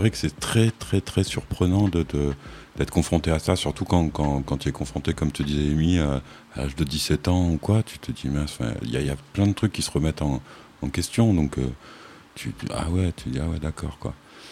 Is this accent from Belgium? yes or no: no; Réunion, France; Mais par nature, comme tu le disais tout à l'heure, je suis réunionnais. Et c'est difficile d'imaginer, en fait, tant qu'on n'a pas quitté son île